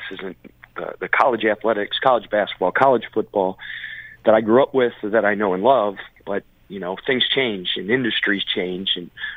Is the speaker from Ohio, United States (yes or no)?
yes; Cincinnati, Ohio, United States; I'm a baseball guy. I'm from Cincinnati.